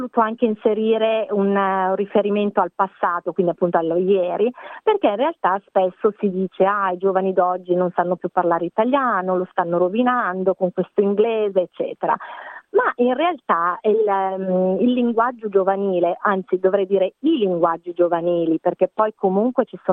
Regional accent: Milan, Lombardy, Italy; accent: Milanese; now in Australia; io continuo a dire che l'accento milanese non si sente, ma gli altri che non sono di Milano mi dicono no, anche tu hai un accento.

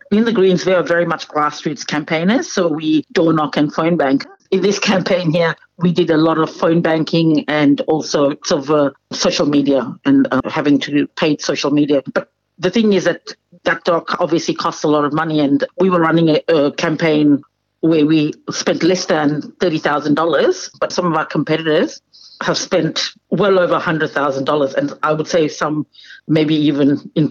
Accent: Zambia; also born or lived in Jaffna, Sri Lanka / Zimbabwe; now in Australia; Yes, I am Sri Lankan Tamil. I was born in Jaffna. My mother is from Manar and my father is from Point Pitu. But my family left Sri Lanka in 1977, and I grew up in Zambia

